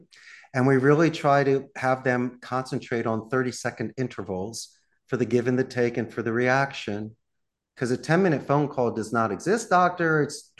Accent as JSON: {"language": "English", "town": "Philadelphia", "region": "Pennsylvania", "country": "United States", "said": "You're from Georgia, I'm from Philly. We can handle it."}